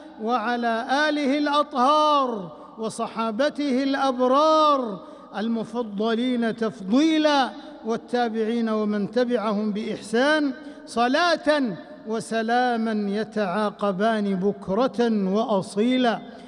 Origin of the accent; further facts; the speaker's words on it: Saudi Arabia; أن جعل بلادنا المملكة العربية السعودية للتوحيد دارًا، وللسنة منارًا وقرارًا